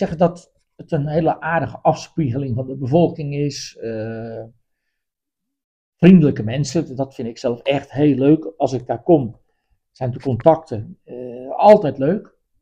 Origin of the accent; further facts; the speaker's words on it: Katwijk, South Holland, Netherlands; Ik ben opgegroeid in Katwijk en daar is voetbal natuurlijk erg belangrijk, met de ploegen Katwijk en Quick Boys.